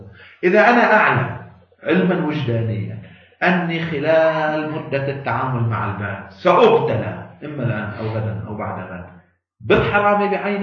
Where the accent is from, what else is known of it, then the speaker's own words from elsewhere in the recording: Lebanon; مولانا في ناس نحن كلبنانيين مش مثقفين الثقافة